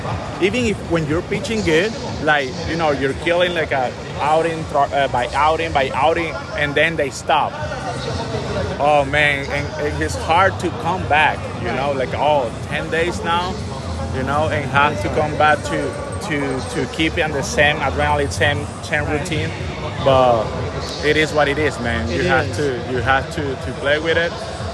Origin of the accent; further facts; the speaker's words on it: Venezuela; We're from Venezuela together, yeah.